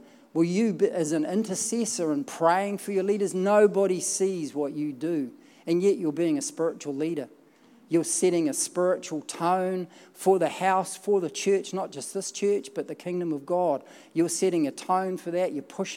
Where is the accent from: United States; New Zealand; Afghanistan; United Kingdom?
New Zealand; I was brought up in the Rob Muldoon era. Maybe you don't know who he is, but he was the Prime Minister of New Zealand.